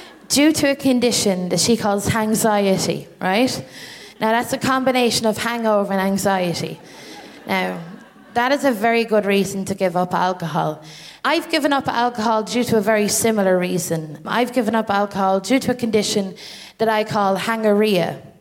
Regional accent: Ireland; as an Irish person, it's always very good to be nervous within the empire, you know?

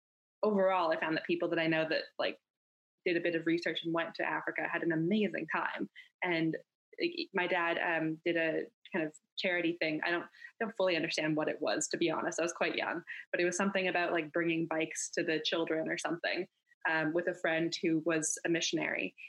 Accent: Canada; I grew up in Canada. So like in Canada, in the winter it's cold, in the summer it's hot, and hot and cold don't meet.

